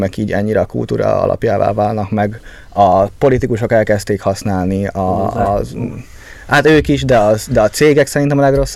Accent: Dánfok, Békés, Hungary; életemben nem láttam Dánfokon ennyi embert, pedig ott nőttem fel.

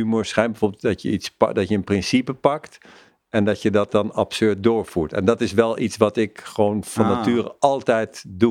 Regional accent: North Holland, Netherlands; Maar ik ben natuurlijk niet alleen maar Joods. Ik ben ook een Nederlander en ik kom uit Gooien

